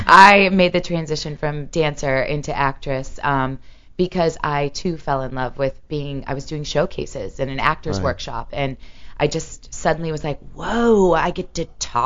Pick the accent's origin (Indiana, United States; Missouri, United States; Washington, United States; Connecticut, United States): Missouri, United States; moved away; Yeah, the show me state. Go ahead, Sam, make a joke. I got it pretty bad when I first moved here. I needed to get rid of those license plates immediately.